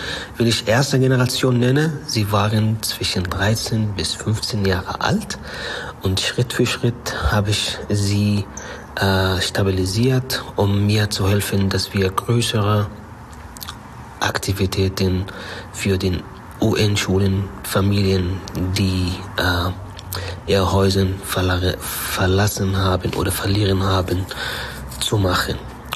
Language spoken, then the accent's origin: German; Gaza Strip, Palestine; German is a second language; ich komme aus Palästina, aus Gazastreifen.